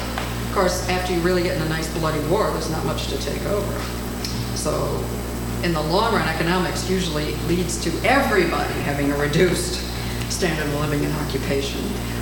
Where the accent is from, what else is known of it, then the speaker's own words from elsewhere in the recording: New York, United States; one of the reasons I love to read the New York Times isn't necessarily because I'm from New York, although that might be an addiction I picked up early on in life